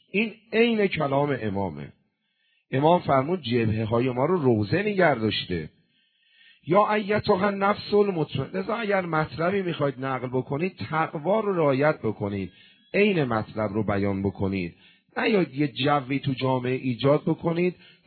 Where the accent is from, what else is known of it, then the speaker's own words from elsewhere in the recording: Qom, Iran; also born or lived in Tehran; بنده متولد تهران میدون قیامم، بزرگ شده قم هستم ولی متولد تهرانم.